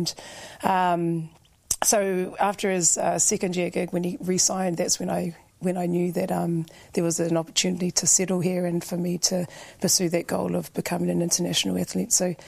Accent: New Zealand; Growing up in New Zealand, I was always very sporty from a really young age.

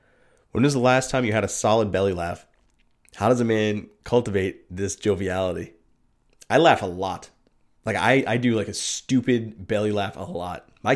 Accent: United States; I'm an American citizen.

